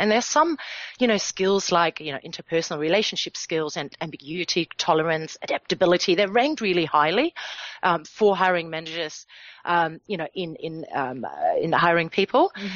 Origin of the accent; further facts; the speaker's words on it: Germany; English is a second language; it's not so much in my home country, Germany.